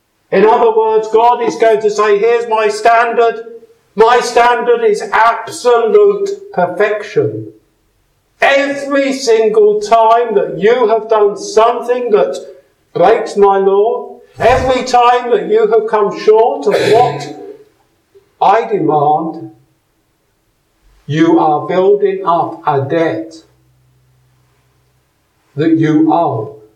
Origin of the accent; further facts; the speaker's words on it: United Kingdom; I'm British. I was born into a Christian country. I go to church.